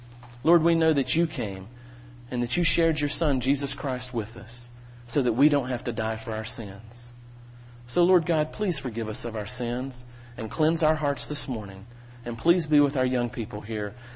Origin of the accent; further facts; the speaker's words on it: North Carolina, United States; some of you may detect that I have an accent. For those of you that are visitors, I am from North Carolina, my family and I. And while I was growing up in rural North Carolina, my family moved around quite a bit.